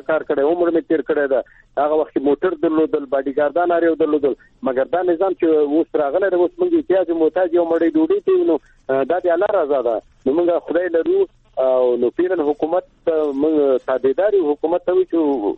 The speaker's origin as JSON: {"language": "Pashto", "country": "Afghanistan", "said": "او بل دا ده چې د افغانستان کښې باید موږ د افغانستان وګړي یو، موږ د افغانستان تابعیت تشکیله په جد کښې لرو"}